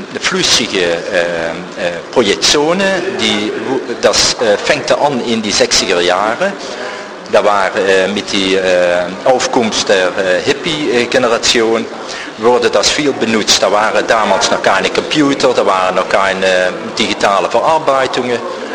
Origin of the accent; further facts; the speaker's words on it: Maastricht, Limburg, Netherlands; German is a second language; ich komme aus Maastricht.